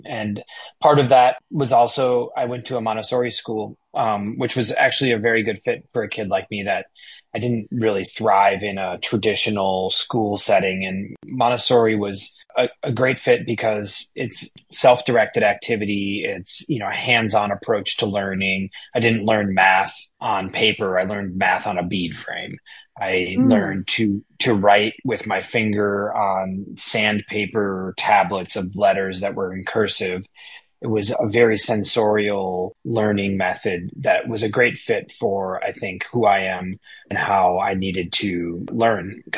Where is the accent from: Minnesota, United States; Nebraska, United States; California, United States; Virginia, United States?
Minnesota, United States; Minneapolis; I grew up in South Minneapolis in kind of a quiet neighborhood of the city that was about 10 minutes from downtown.